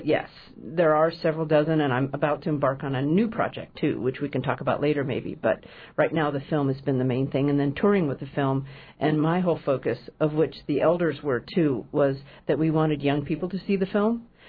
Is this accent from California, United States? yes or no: yes; Oakland, California, United States; I'm a native San Francisco Bay Area, and I'm from Oakland